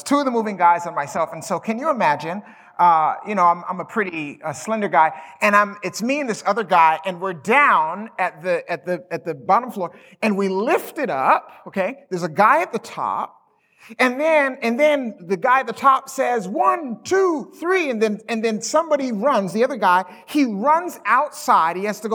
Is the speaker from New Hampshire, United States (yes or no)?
no; Alabama, United States; also born or lived in Canada; now in Dallas, United States; as my good friend AJ has mentioned, I am from Dallas, Texas. Actually, I'm from Canada originally. I call myself a Canadabamian. Because I was born in Canada, but I grew up in Alabama